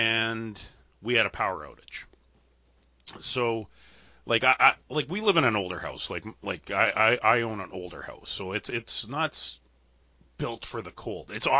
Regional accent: Canada; I am from Canada

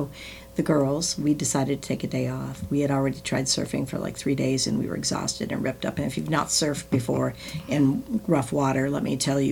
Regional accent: North Dakota, United States; moved away as an adult; now in Minneapolis, United States; I was 19 when I moved from North Dakota to Minneapolis.

